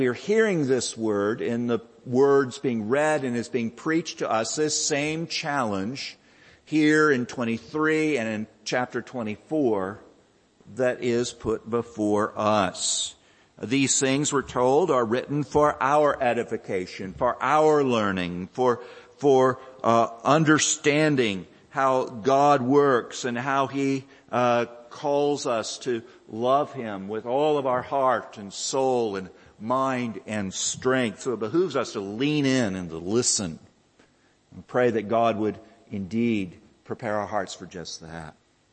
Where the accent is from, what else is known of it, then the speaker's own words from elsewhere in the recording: Texas, United States; I remember back in my hometown in Texas